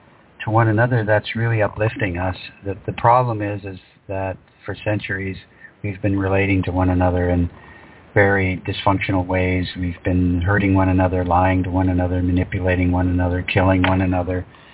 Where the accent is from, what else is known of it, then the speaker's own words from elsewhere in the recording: Thunder Bay, Ontario, Canada; So first off, I'm a northern guy, just like you. I grew up in Thunder Bay.